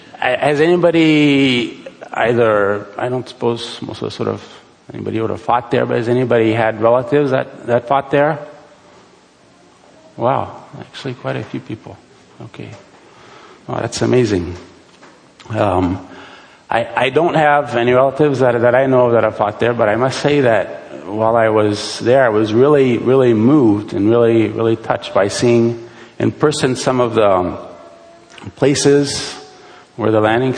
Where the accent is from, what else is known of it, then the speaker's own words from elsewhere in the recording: France; Most of you know that I grew up in France, where my parents are missionaries.